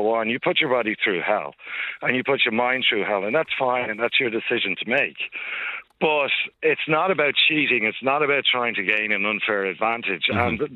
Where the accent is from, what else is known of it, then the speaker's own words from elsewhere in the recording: Galway, Connacht, Ireland; born there; My mother was from Galway and I was born in Galway